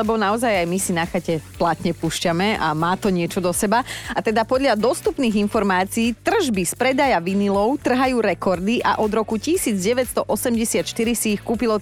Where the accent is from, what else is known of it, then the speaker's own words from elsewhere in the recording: Poprad, Prešov Region, Slovakia; now in Senec, Slovakia; 25 rokov bývam v Senci, ale pochádzam z Poprádu. V Senci som východniarka a keď prídem do Popradu, som Maďarka zo Západu, prosím pekne.